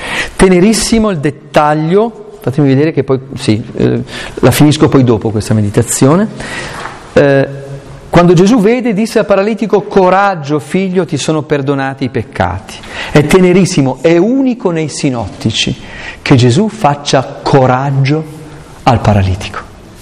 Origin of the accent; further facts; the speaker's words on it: Aosta Valley, Italy; io sono valdostano.